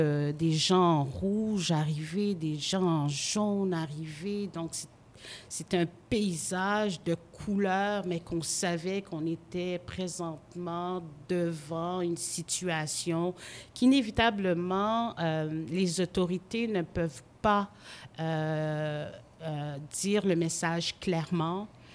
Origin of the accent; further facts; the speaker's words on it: Haiti; comme qu'on dit dans mon pays d'origine qui est Haïti